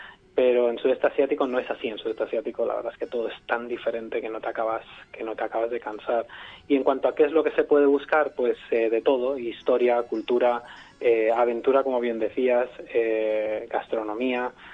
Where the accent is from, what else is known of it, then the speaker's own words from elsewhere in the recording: Barcelona, Catalonia, Spain; Yo soy de Barcelona y hasta hace 5 años yo no había entrado en la Sagrada Familia